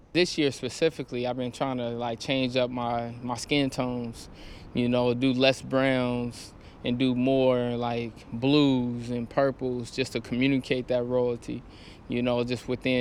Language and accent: English; Oakland, California, United States; I grew up by the lake.